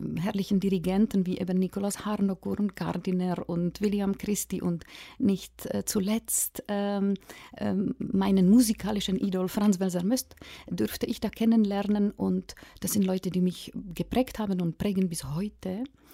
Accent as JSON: {"language": "German", "country": "Czechia", "moved": "yes", "lives_now": "Switzerland", "said": "natürlich bin ich Tschechin mit mährischen Wurzeln, in der Schweiz schon länger lebend als in meiner Ursprungsheimat."}